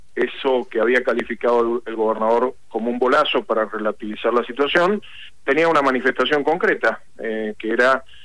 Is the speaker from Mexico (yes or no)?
no; Mendoza, Argentina; soy mendocino